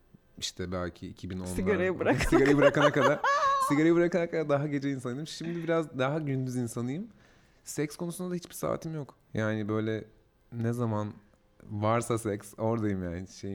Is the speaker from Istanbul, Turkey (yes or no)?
yes; Istanbul, Turkey; İstanbul.